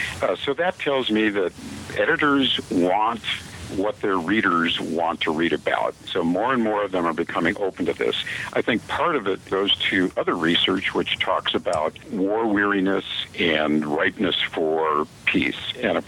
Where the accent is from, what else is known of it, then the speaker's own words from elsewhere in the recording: Minneapolis, Minnesota, United States; maybe I was in a bubble in my hometown in Minneapolis, Minnesota, but we never had that issue.